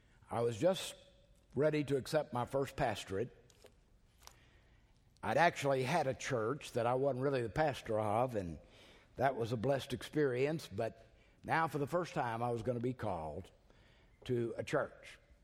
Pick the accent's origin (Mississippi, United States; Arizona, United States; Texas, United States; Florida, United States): Texas, United States; Beaumont; I grew up in First Baptist Church, Beaumont.